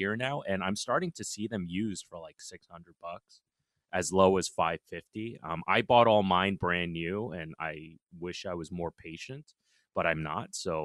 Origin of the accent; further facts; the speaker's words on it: New York City, New York, United States; I'm born and raised in New York City. I'm just a lifelong New Yorker. My father immigrated from Taiwan. My mother immigrated from Korea.